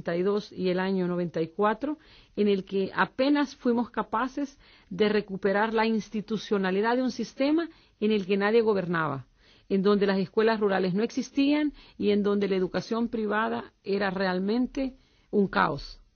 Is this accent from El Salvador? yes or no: yes; El Salvador; Nosotros como salvadoreños llevamos una pequeña ventaja